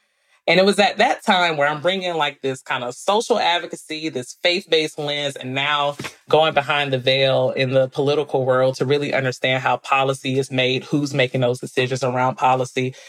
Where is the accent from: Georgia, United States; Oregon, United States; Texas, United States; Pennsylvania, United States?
Georgia, United States; Decatur; So, yes, originally from Decatur, Geo